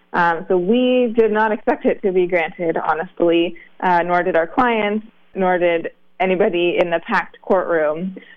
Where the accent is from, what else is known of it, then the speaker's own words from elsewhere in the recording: Alaska, United States; I grew up in Southeast Alaska, and at this point, everybody has something they love that's impacted by climate change. And for me, being from Alaska, which is really on the front lines of climate change